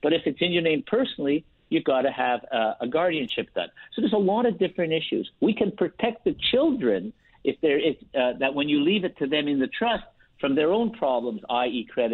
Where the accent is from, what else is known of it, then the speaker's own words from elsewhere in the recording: Canada; We are Canadian, but we are doing U.S. planning for Canadians.